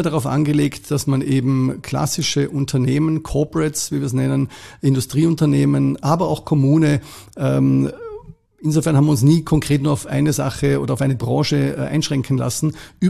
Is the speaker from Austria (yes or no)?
yes; Schruns, Vorarlberg, Austria; now in Vienna, Austria; als Montafoner, als jemand, der in Schrunz sogar geboren ist, ist natürlich das Skifahren ein Riesent